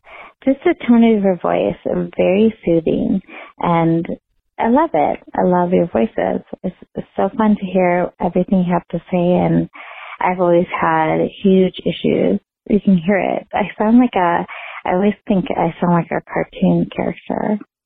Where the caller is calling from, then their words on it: Denver, Colorado, United States; I'm calling from Denver